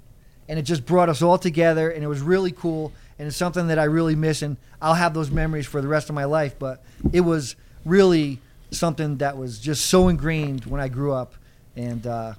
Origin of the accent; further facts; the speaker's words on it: West Haven, United States; So I grew up in West Haven, blue collar area. Everyone lived in a 2-3 family house, and every block had their own set of kids.